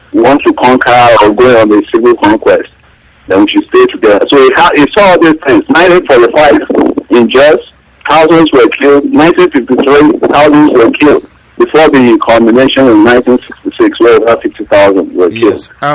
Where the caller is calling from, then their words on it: Cleveland, Ohio, United States; I'm calling from Cleveland, Ohio.